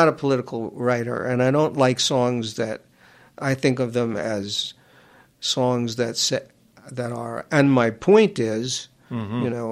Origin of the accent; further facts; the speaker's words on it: Queens, New York, United States; I grew up in Queens. We're almost the same age.